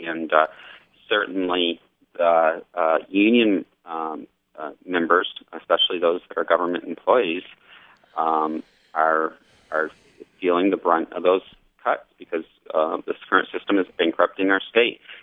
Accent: Michigan, United States; moved away; My whole family are union members from Southeast Michigan. I grew up in Southeast Michigan and eventually had to move west because of the economy and other recessions.

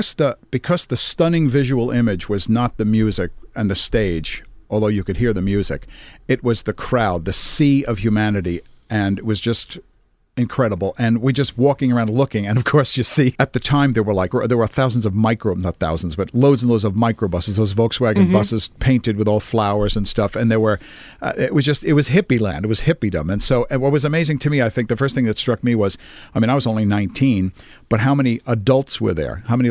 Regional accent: New York City, New York, United States; New York City. I'm from New York City. At the time we were living, we had just moved out to Long Island.

